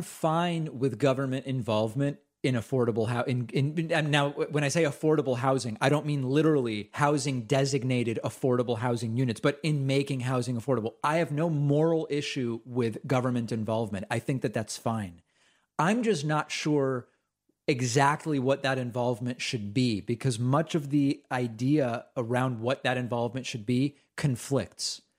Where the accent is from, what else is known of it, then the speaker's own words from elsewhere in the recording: Argentina; moved away; I'm from Argentina. I'm an immigrant from Argentina. I'm part of that group culturally.